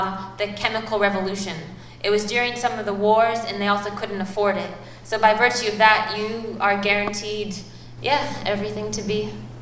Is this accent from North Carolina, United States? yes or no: no; Ketchikan, Alaska, United States; I think why everything is so normal to me is perhaps a product of growing up in Ketchikan